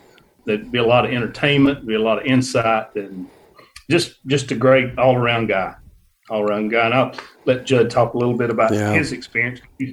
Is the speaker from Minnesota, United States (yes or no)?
no; Georgia, United States; I grew up in Northeast Georgia, and he was the county below me.